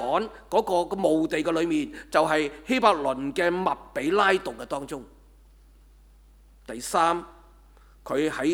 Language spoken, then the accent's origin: Cantonese; Hong Kong; 好像我们香港人这样，是吗？我们都是歪的，是吧？